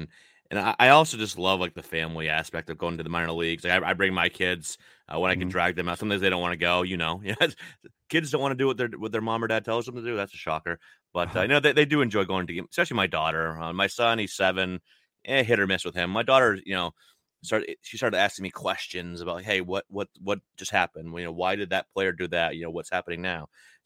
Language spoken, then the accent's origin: English; Maine, United States; Yeah, so I born and raised in the state of Maine, never lived outside of Maine in my entire life.